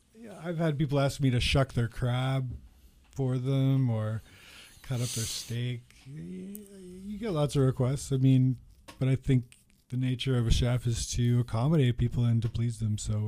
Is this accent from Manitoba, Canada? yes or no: no; Ottawa, Ontario, Canada; I grew up in Ottawa